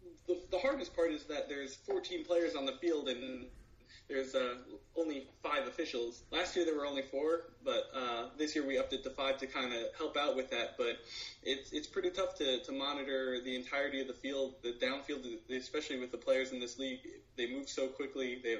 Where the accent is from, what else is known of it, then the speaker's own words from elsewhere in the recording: New Jersey, United States; I'm personally from New Jersey.